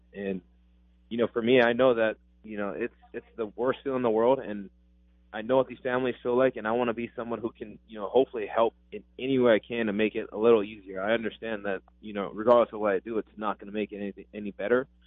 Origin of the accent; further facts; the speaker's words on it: Hawaii, United States; You know, growing up in Hawaii, cornhole isn't the first thing you learn how to play, but, you know, being in the Midwest for a little while